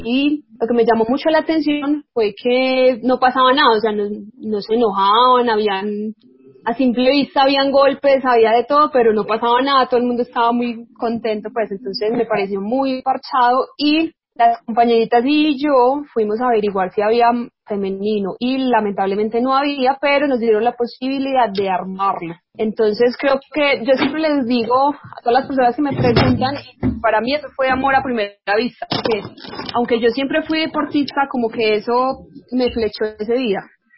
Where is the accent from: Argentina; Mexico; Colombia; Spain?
Colombia; Bogotá; moved away as an adult; now in Medellín, Colombia; yo nací en Bogotá. Ajá. Y yo en Bogotá practicaba atletismo.